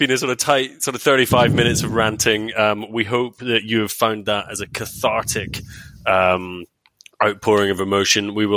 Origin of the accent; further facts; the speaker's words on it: Scotland, United Kingdom; we are back where we always were, disappointed about being Scottish rugby fans.